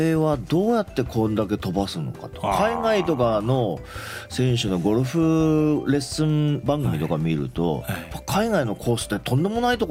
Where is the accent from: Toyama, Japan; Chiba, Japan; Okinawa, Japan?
Toyama, Japan; Oshima; 私は旧大島町の出身ですから